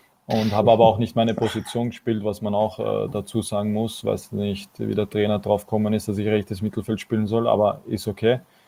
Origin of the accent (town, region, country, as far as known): Austria